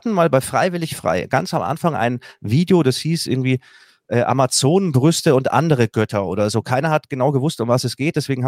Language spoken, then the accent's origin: German; Bavaria, Germany; ich komme hier aus Bayern